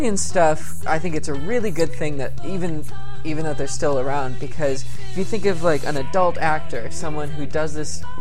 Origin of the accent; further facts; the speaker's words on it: Appleton, Wisconsin, United States; I was from Wisconsin, like Appleton area, Appleton, Wisconsin.